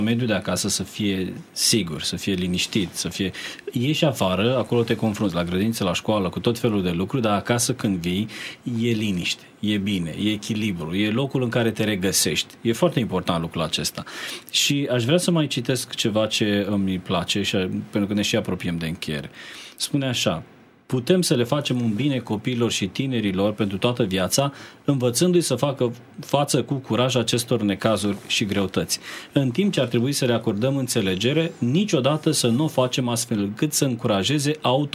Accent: Brăila, Brăila County, Romania; Eu nu știu să not. Deși sunt din Brăila.

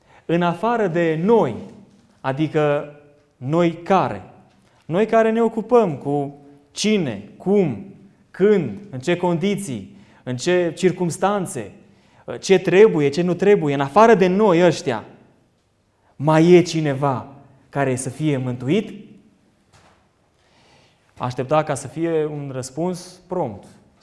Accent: Biertan, Sibiu County, Romania; de unde sunt eu, de la Biertan

